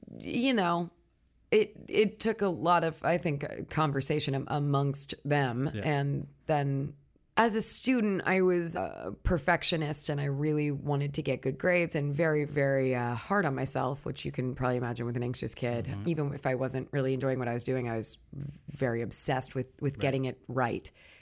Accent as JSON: {"language": "English", "town": "Scottsdale", "region": "Arizona", "country": "United States", "tie": "born there", "said": "I was born in Scottsdale, Arizona, which is a suburb of Phoenix."}